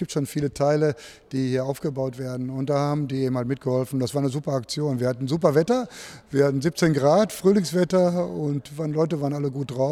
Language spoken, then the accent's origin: German; Unna, North Rhine-Westphalia, Germany; Wir kommen aus Unna